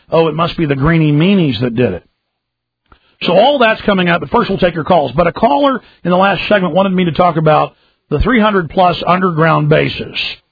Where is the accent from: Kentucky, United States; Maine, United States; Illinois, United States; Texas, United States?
Texas, United States; Dallas; Living in Dallas, growing up in Dallas